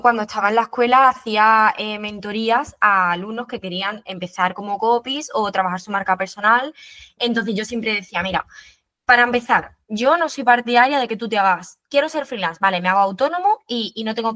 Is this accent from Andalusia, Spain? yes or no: yes; Cádiz, Andalusia, Spain; yo que soy de Cádiz, allí las oportunidades laborales son opositar